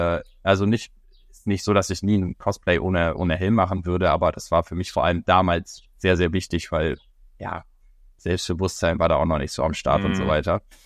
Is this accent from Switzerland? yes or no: no; Hamburg, Germany; Ich komme aus Hamburg. Ich bin 22 Jahre alt.